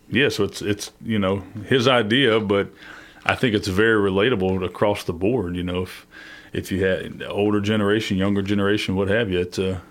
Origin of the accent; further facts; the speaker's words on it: Texas, United States; I grew up in Texas with my granddad, and barbed wire and bouquets kind of comes to mind